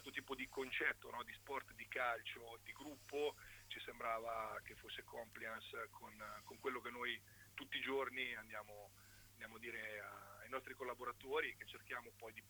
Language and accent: Italian; Ancona, Marche, Italy; Ma sicuramente, allora, diciamo che intanto io sono anconetano e quindi questo è importante.